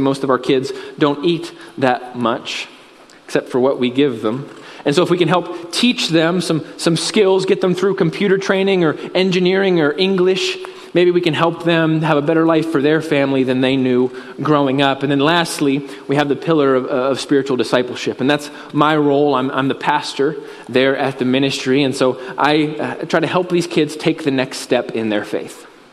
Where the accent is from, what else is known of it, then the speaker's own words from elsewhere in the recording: United States; I grew up here in Shelby County, and if you give me 2 minutes to talk about who I am and what I do, and then we'll go ahead and get into the message. But I grew up actually right back here in this subdivision.